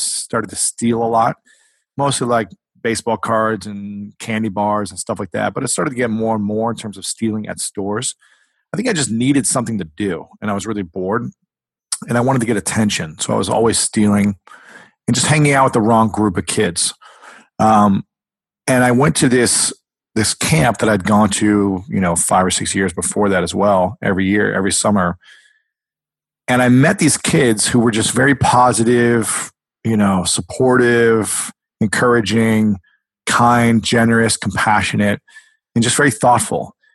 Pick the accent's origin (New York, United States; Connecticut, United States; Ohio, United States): Ohio, United States; Delaware; I'm a small town of Delaware, Ohio.